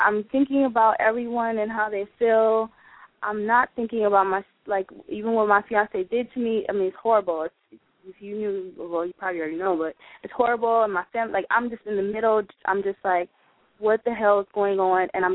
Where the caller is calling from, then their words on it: New York City, New York, United States; I'm calling from New York City.